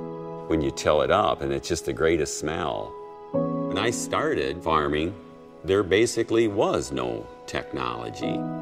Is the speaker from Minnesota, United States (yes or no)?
yes; Blue Earth, Minnesota, United States; I'm a farmer from Blue Earth, Minnesota.